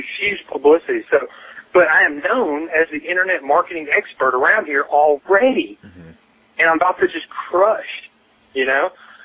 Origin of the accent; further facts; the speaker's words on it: Murfreesboro, Tennessee, United States; From Murfreesboro, Tennessee, we're doing, I went into a market where, even though this is my hometown, I don't do any business in my hometown.